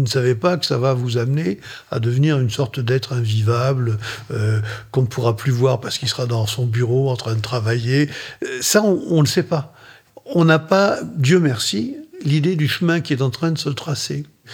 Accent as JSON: {"language": "French", "town": "Libourne", "region": "Nouvelle-Aquitaine", "country": "France", "tie": "born there", "said": "Je suis né à Libourne parce que mon père était à cette époque-là professeur à l'université de Bordeaux. Et c'est le hasard des affectations. Je suis un enfant de fonctionnaire, tout simplement."}